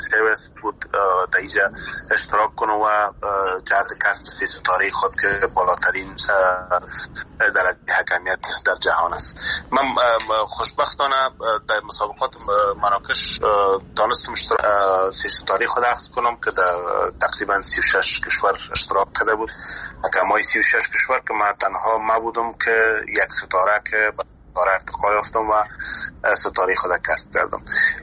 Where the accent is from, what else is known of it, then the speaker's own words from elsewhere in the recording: Afghanistan; زمانی که بعضی ها پرسان میکردن از کجا هستی، میگفتم از افغانستان